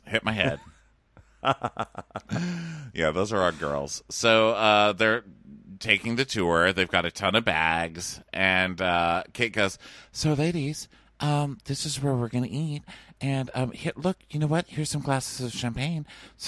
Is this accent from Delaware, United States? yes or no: no; Boston, Massachusetts, United States; Yeah, that's right. I'm from Boston.